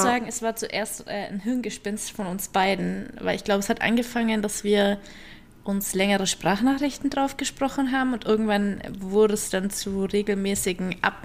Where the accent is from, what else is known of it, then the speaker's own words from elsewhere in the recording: Augsburg, Bavaria, Germany; Ich bin in Augsburg geboren und bin dann auch nie wirklich weggekommen, außer mal phasenweise während meines Studiums. Aber da habe ich auch nur nach Freising, also nördlich von München, gependelt und somit immer schon hier gewesen.